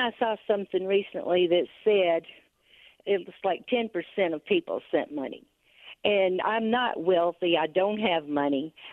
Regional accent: United States; I'm an American, and I'm not in the military.

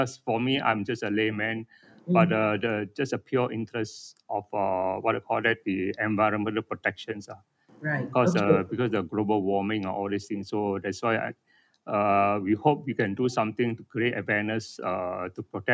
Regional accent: Taiping, Perak, Malaysia; I'm from Taiping, actually.

